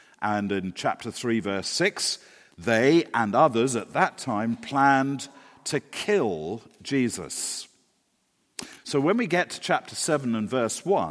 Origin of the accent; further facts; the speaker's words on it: England, United Kingdom; Certainly, I mean, I come from England. It's certainly not a very English way of dealing with what seems like a perfectly reasonable question.